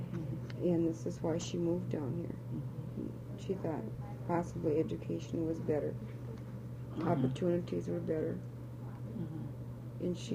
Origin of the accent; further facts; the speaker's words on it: Minneapolis, Minnesota, United States; Well, now I was born in Minneapolis and raised here, but I always think of home as White Earth.